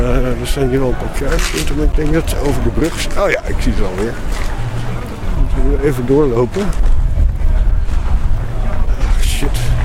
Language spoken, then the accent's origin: Dutch; Amsterdam, North Holland, Netherlands; Ja, nou nee, maar ik kom uit Amsterdam en ik kom hier.